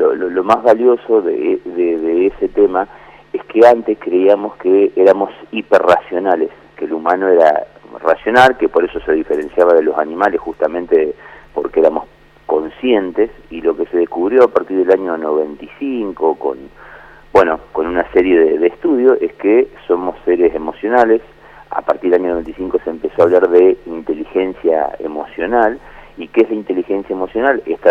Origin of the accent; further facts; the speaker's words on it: Nogoyá, Entre Ríos, Argentina; yo soy sí oriundo de Nogoyá, estudié en Paraná